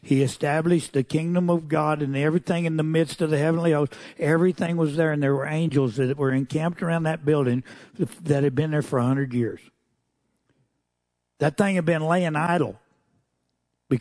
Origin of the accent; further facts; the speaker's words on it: Texas, United States; Our pride, my pride as a Texan, you know, always going to help you New Mexico people because, I mean, you just ain't got it like we do.